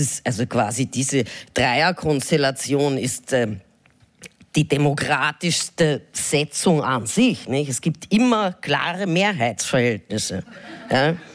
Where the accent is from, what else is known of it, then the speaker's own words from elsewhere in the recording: Vienna, Austria; da fühle ich mich als Wiener schon irgendwie berufen